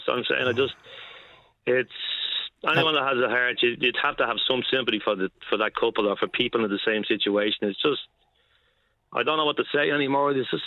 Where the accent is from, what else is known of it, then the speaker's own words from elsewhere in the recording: Ballyfermot, Leinster, Ireland; I'm from Ballyferma, Joe, all my life. I moved to Crumlin, unfortunately, for 2 years, but I'm 63 years of age and I'm 61 years in Ballyferma